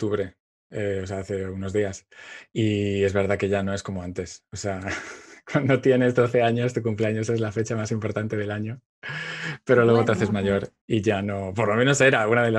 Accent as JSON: {"language": "Spanish", "region": "Canary Islands", "country": "Spain", "tie": "born there", "said": "yo nací en Canarias. Parte de mi familia estaba en Canarias y yo todos los inviernos me iba a Canarias a pasar las Navidades."}